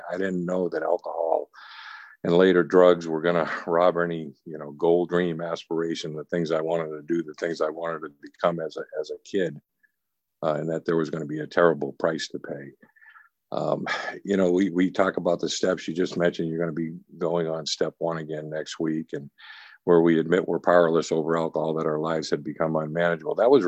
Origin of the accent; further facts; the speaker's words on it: Boston, Massachusetts, United States; The drinking age was 18 in Boston. I'm originally from Boston.